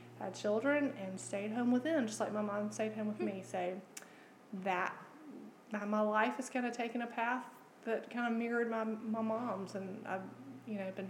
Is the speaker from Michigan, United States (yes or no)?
no; Savannah, Georgia, United States; I was born in Savannah, Georgia, and I was born in February 12th, 1975. And Savannah was a great place to grow up.